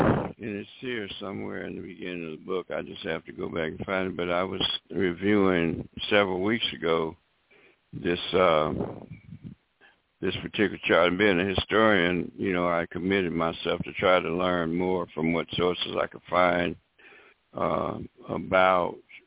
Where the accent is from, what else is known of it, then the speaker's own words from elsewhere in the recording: the South, United States; when I was growing up in the South, she would be considered a Negro or a colored woman.